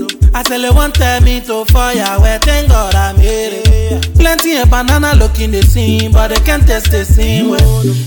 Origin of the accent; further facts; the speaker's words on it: China; English is a second language; Why I'm from China, Malame in China.